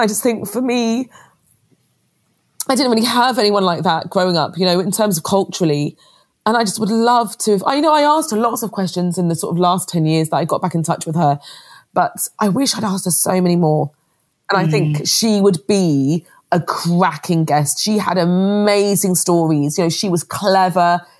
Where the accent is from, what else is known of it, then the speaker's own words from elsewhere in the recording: Muswell Hill, London, United Kingdom; I grew up in North London in a place called Muswell Hill, and Frances was our next door neighbour. And I grew up in a very traditional Greek Cypriot household. You know, my grandparents had all come over from Cyprus